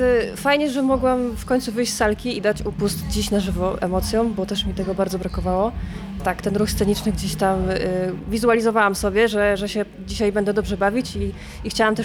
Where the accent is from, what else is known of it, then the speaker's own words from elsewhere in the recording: Olsztyn, Warmian-Masurian Voivodeship, Poland; że jesteśmy z Olsztyna, z Warmii, żeby to ludzie rozróżniali oczywiście.